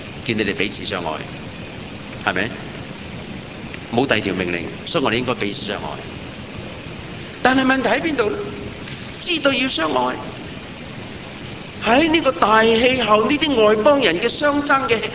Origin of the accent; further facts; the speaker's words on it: Hong Kong; 香港人有誰喜歡吃虧的？我們香港人精到呢